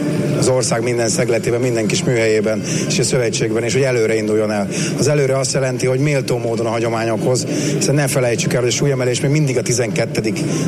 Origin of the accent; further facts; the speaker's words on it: Tatabánya, Komárom-Esztergom, Hungary; Itt voltam először válogatott, én tatabányai vagyok